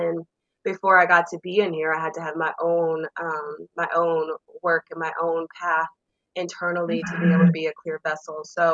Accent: the South, United States; Like I was born and raised in the South, Black family, very heavily steeped in religion, Southern religion, Baptist religion.

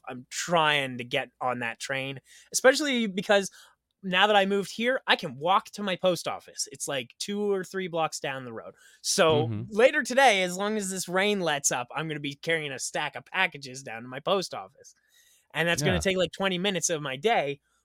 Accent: Pennsylvania, United States; because I'm from Pennsylvania. I'm on the East Coast.

